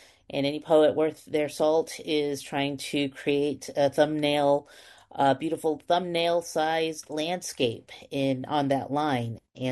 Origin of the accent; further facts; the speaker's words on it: Los Angeles, California, United States; I grew up in Los Angeles, and poetry felt like it was all around me.